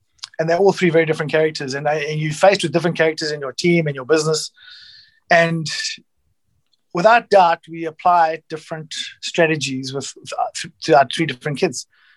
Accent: South Africa; first language English; Yeah, my first language is English, yes.

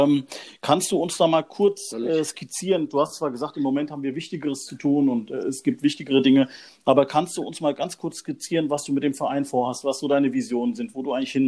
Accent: Istanbul, Turkey; Und ich bin in Istanbul geboren, Türke.

